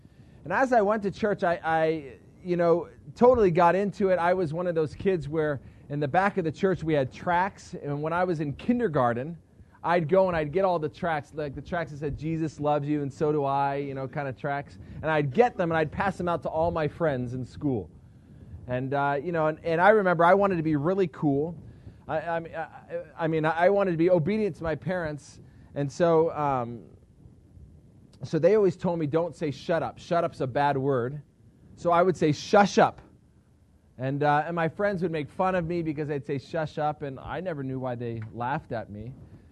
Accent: California, United States; Let me tell you, I grew up in Southern California. It explains a lot of my weird behavior.

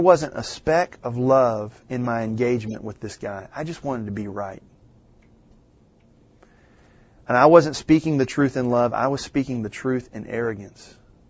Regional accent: Louisiana, United States; And it was the State Baptist College where I'm from. I'm from Louisiana.

